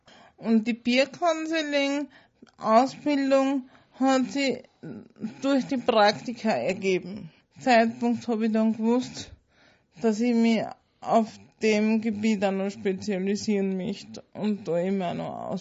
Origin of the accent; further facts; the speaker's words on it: Lunz am See, Lower Austria, Austria; Ich komme aus Lunz am See.